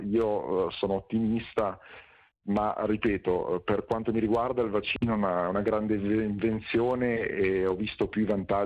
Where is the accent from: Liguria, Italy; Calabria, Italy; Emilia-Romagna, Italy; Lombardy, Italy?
Lombardy, Italy; io provengo dalla Lombardia, ho visto la tragedia quasi direttamente